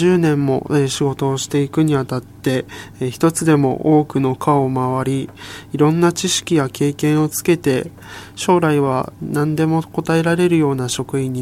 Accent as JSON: {"language": "Japanese", "town": "Sagamihara", "region": "Kanagawa", "country": "Japan", "said": "出身は相模原市の方になります。"}